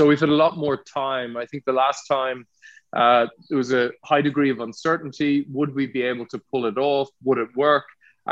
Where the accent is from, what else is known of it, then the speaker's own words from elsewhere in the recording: Ireland; because I'm Irish and I'm from Ireland